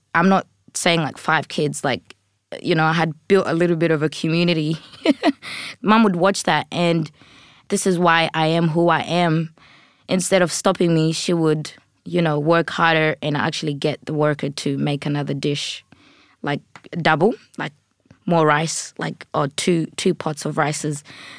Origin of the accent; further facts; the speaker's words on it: Burundi; born there; And so I was born in Burundi, which would be Central East Africa.